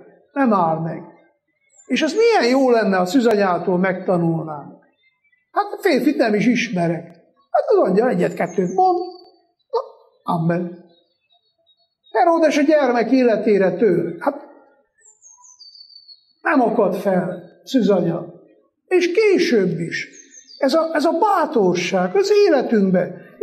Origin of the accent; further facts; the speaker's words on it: Székely Land, Romania; de Székelyföldön, ahol én felnőttem, lépten nyomon vannak ilyen patakok